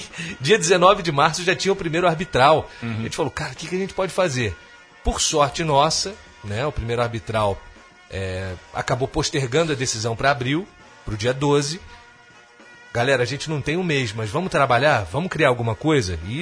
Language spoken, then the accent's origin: Portuguese; Petrópolis, Rio de Janeiro, Brazil; eu cresci moleque em Petrópolis